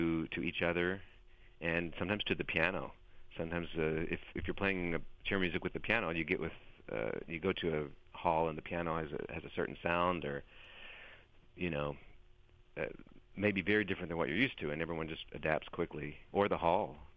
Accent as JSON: {"language": "English", "region": "Texas", "country": "United States", "tie": "born or raised there", "moved": "as an adult", "said": "Yeah, I grew up in Texas."}